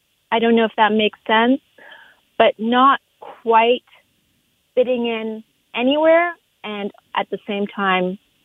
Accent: Canada; now in Los Angeles, United States; growing up in Canada

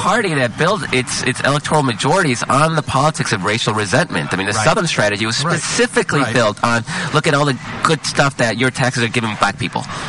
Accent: El Salvador; now in United States; I'm an immigrant. I came to this country from El Salvador during the Salvadoran Civil War, so this is an issue dear to me

